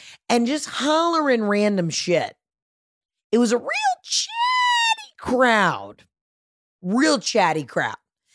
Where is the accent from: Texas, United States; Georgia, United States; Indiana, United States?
Georgia, United States; I'm from Georgia. I can say it.